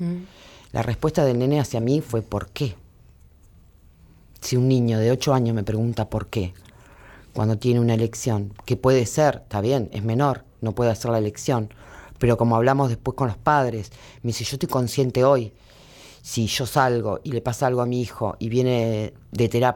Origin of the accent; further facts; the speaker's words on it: Entre Ríos, Argentina; now in Buenos Aires, Argentina; en un equipo que estamos armando hermoso acá en Capital Federal, donde nos estamos instalando también, porque nosotros venimos de Entre Ríos